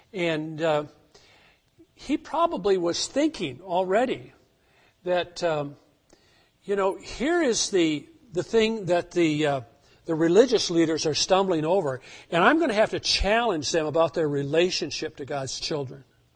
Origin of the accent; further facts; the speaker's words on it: Wisconsin, United States; I was raised in Rusk County, Wisconsin, and as a teenager, there were no jobs to be had.